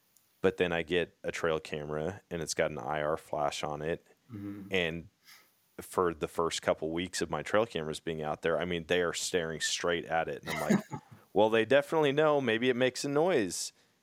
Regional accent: Wisconsin, United States; I know a lot of people growing up in Wisconsin who used to wear blue jeans.

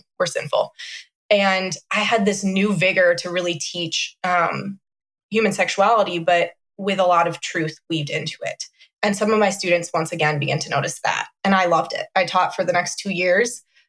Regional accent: Illinois, United States; I grew up in a Christian home, and I grew up in a really great church. I'm from Chicagoland. My parents still attend that church.

